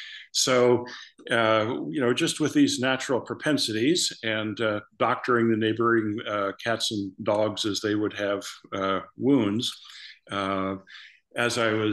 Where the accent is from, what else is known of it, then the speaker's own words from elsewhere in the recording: Eugene, Oregon, United States; Right here in Eugene, Oregon.